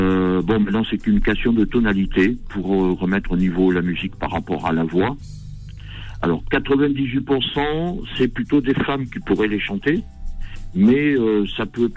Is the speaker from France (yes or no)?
yes; France; also born or lived in Guadeloupe; Donc, moi, je suis français, mais j'ai vécu longtemps aux Antilles.